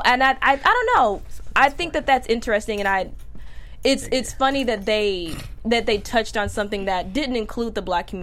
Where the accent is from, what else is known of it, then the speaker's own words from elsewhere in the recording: Midwest, United States; you're from the South, I'm from the Midwest.